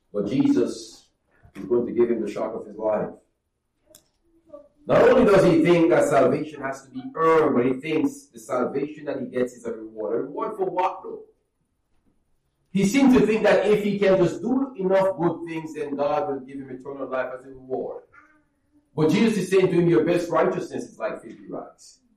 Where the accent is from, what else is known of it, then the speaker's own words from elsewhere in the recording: Jamaica; I'm from Jamaica. A lot of people there struggle with that.